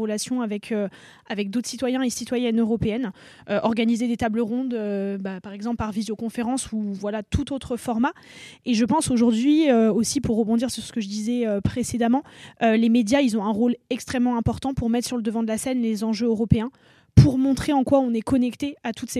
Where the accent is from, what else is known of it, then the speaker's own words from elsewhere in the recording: France; Nous, en tant que Français et Français, ça n'a rien changé à nos vies parce qu'il existait déjà.